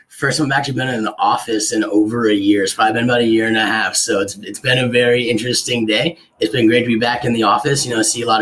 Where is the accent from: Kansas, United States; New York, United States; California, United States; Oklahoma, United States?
California, United States; San Jose; So as I said, you know, I'm actually from California, born and raised down in the South Bay, down in San Jose, California.